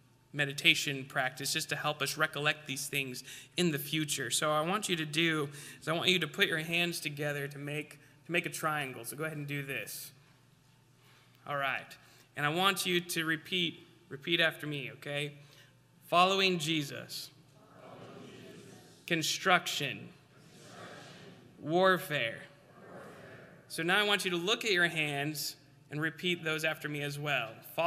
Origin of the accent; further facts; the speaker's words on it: Alaska, United States; And I'm from Alaska, so I had my thermostat set to, I think, like 63, 64.